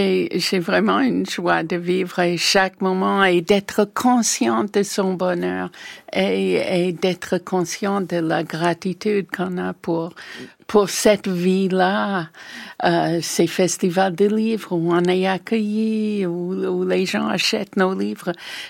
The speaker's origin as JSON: {"language": "French", "country": "United States", "lives_now": "France", "said": "Mais chez moi, aux États-Unis, j'achetais des livres en cachette parce que c'était une pure perte d'argent."}